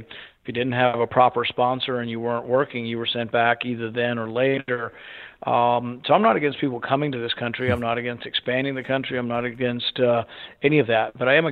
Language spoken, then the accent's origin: English; Bowling Green, Kentucky, United States; I mean, in my hometown in Bowling Green, had two Iraqi refugees plotting to buy Stinger missiles to attack us.